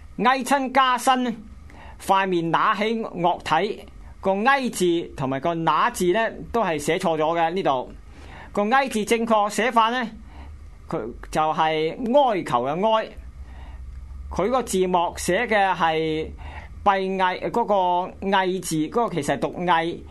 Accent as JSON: {"language": "Cantonese", "region": "Guangdong", "country": "China", "said": "我们广东人有所谓恩挑鬼命"}